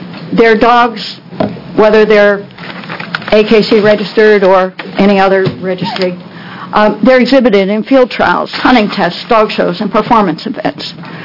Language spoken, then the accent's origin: English; New Jersey, United States; now in Myrtle Creek, United States; I currently live in Myrtle Creek, but I come from New Jersey, a lemon law state.